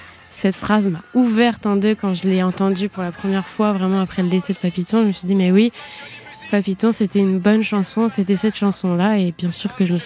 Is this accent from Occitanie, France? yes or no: no; Nantes, Pays de la Loire, France; also born or lived in Normandy; Moi j'ai grandi à Nantes, j'ai toujours vécu à Nantes.